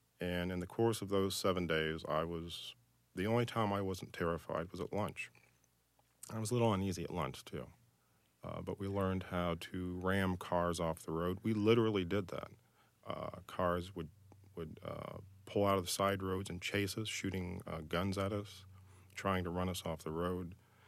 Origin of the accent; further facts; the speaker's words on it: Florida, United States; And I'm from Florida, and I live on an Indian mound. My daily elevation is about 13 feet.